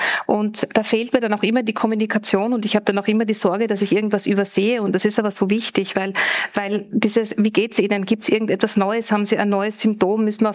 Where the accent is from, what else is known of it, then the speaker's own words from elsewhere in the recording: Austria; Das ist bei uns in Österreich Gott sei Dank sehr einfach.